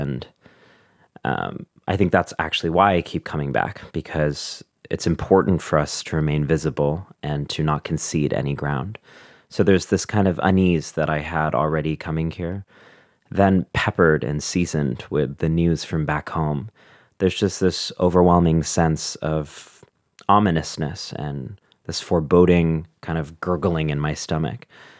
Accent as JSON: {"language": "English", "town": "New York City", "region": "New York", "country": "United States", "said": "People are very relaxed, and I'm such a New Yorker."}